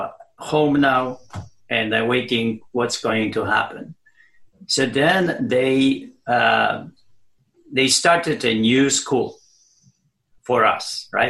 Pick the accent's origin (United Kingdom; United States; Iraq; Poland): Poland; born or raised there; moved away as an adult